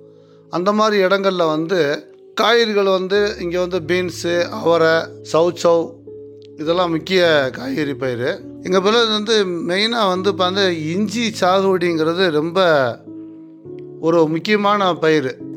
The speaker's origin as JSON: {"language": "Tamil", "town": "Thandikudi", "region": "Tamil Nadu", "country": "India", "tie": "born or raised there", "said": "என்னுடைய சொந்த ஊர் வந்து தாண்டிக்குடிங்கிற கிராமம். இது வந்து திண்டுக்கல் மாவட்டம் கொடைக்கானல் தாலுகாவில் இருக்கிற ஒரு சிறப்பான பிரசித்தி பெற்ற ஒரு கிராமம்."}